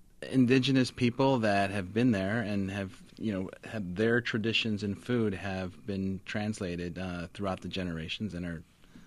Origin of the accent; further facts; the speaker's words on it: Chicago, Illinois, United States; I am Ecuadorian. I was born and raised in Chicago, but both of my parents immigrated from Ecuador.